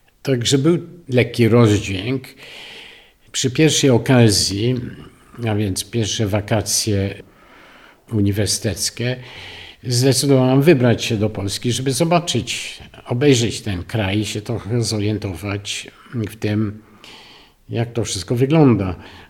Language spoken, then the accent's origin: Polish; London, United Kingdom; Wychowałem się w polskim domu w Londynie. Ja nawet przez krótki czas chodziłem do szkółki sobotniej polskiej